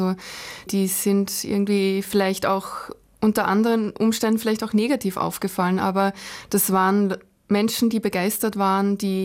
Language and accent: German; Salzburg, Austria; also born or lived in Linz; Also bis ich im Pongau war, bin ich dann in die Volksschule gegangen und vorher sind wir schon viermal umgezogen.